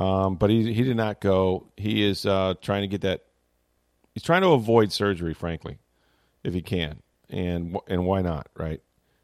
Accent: St. Petersburg, Florida, United States; Just another racing season that's starting right there in my hometown in St. Petersburg.

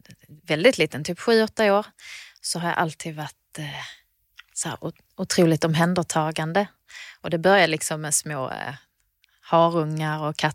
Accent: Teckomatorp, Skåne, Sweden; Det var så stora kontraster mot det vi hade hemma i Teckomatorp, så att då fattade de det beslutet att då fick jag flytta tillbaka.

